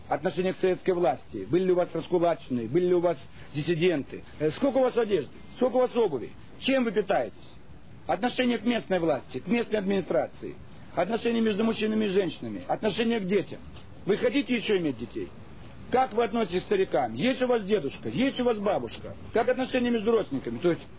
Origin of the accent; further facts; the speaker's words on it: Almaty, Kazakhstan; born there; Я в Алмате родился, он родился в Петербурге. Он русский, я русский.